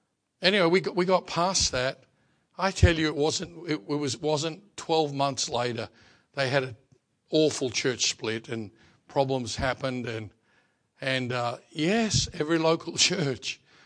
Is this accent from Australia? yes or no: yes; Australia; born there; So I was born in Australia.